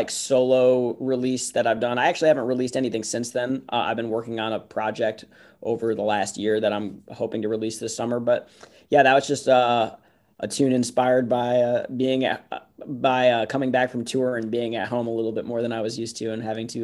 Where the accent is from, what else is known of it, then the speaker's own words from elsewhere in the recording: Santa Fe, New Mexico, United States; also born or lived in Costa Rica; I grew up in Santa Fe, New Mexico